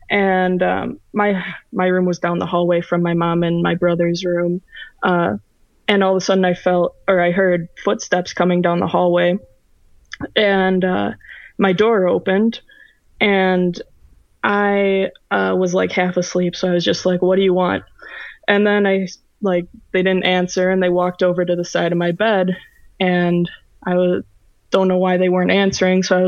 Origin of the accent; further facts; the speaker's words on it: Oshkosh, Wisconsin, United States; Yeah, I'm from Oshkosh, Wisconsin.